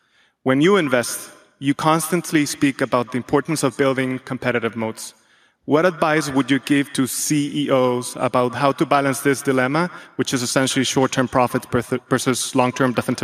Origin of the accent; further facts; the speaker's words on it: Guadalajara, Jalisco, Mexico; and I'm coming from Guadalajara, Mexico.